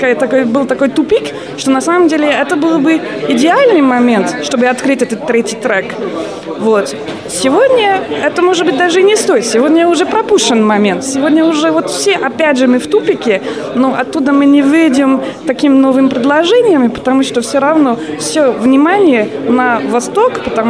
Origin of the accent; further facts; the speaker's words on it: France; Russian is a second language; Я сама из Франции, не то, что я помню, но это у нас было там в учебниках по истории.